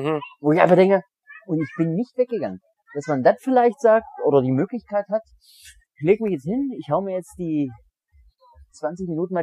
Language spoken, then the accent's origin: German; Saxony-Anhalt, Germany; Also ich komme aus Sachsen-Anhalt